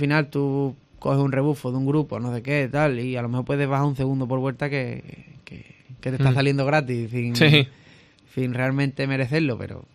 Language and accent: Spanish; Andalusia, Spain; Mi pueblo colapsado completo. Y la verdad que es increíble sentir ese apoyo de la afición, aparte de la gente de mi pueblo, de la gente de aquí, de Cádiz y de Andalucía